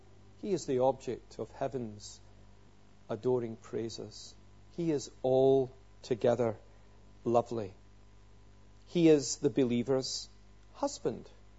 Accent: Scotland, United Kingdom; and you know, we're Scottish, we don't kind of go in for that kind of thing.

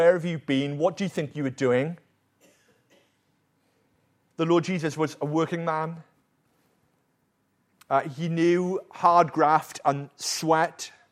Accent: Wales, United Kingdom; There's a lovely hymn that I grew up on in Wales.

